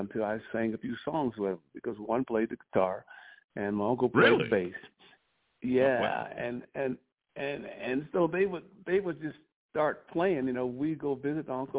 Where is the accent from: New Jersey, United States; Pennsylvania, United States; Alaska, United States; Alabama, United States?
Alabama, United States; Well, I'm an Alabama boy, down there around the Gulf Coast down there and across the way from Mobile